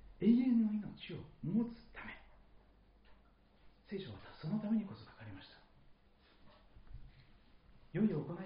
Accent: Shikoku, Japan; 私四国の出身ですから

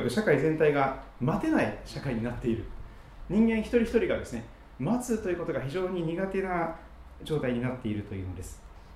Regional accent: Kochi, Japan; 私は四国の高知県というところで生まれ育って、そして二十歳の時に高知の教会に初めて導かれました。

